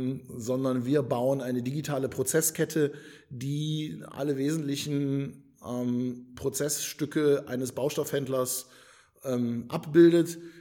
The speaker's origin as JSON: {"language": "German", "town": "Eschweiler", "region": "North Rhine-Westphalia", "country": "Germany", "tie": "born or raised there", "said": "Ich bin jetzt 35, bin 15 Kilometer östlich in Eschweiler aufgewachsen"}